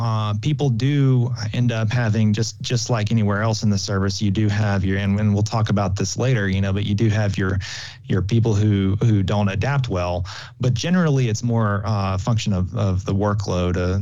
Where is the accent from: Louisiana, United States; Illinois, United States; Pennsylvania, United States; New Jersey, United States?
Louisiana, United States; Pineville; So I grew up in a small town in Louisiana, Pineville, Louisiana, just like a lot of people in the service, landlocked, little area, a little one red light town.